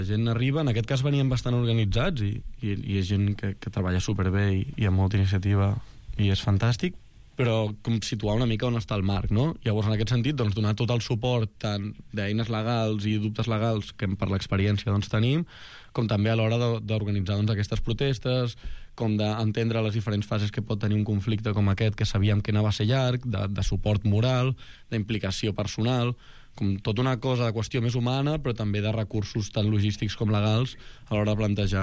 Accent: Barcelona, Catalonia, Spain; jo vinc de la Teixonera, nascut allà

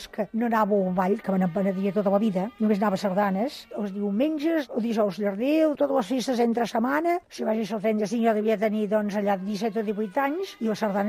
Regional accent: Sabadell, Catalonia, Spain; Vaig néixer a Sabadell ja fa molts anys, ja vaig 35. Per tant, ja tinc 77 anys. Sempre he viscut a Sabadell, he treballat a Sabadell, gràcies a Déu, tota la meva vida laboral, i ara estic jubilada.

